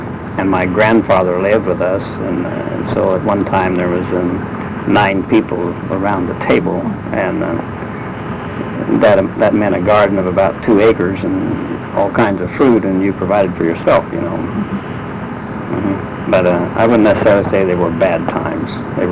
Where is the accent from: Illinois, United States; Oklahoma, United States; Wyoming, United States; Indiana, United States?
Indiana, United States; New Market; born there; I was born near New Market in Montgomery County, Indiana.